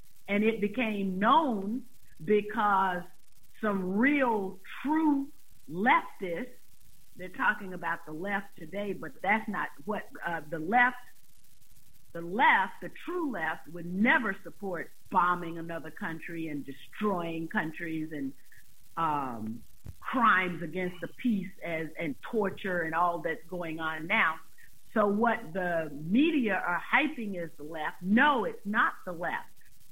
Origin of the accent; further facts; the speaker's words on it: the South, United States; the fact that I'm a Southerner, I'm a proud Southerner, and I understand the South